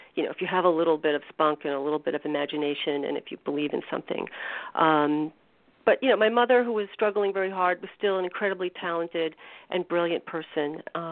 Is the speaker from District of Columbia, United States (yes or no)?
no; Manhattan, New York, United States; I was born in Manhattan, and we were living on Central Park West on between 106th and 107th Street in the early 60s.